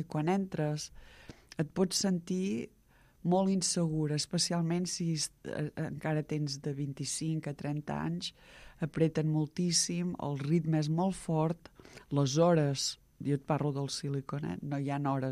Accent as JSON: {"language": "Catalan", "town": "Olot", "region": "Catalonia", "country": "Spain", "tie": "born there", "said": "jo sóc nascuda d'Olot, que no ens ho creguem gaire, no som gaire fardons"}